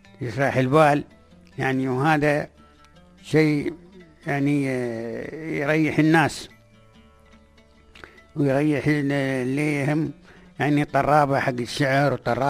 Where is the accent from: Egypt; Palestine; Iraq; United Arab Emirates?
United Arab Emirates; نحن هاي بلادنا الإمارات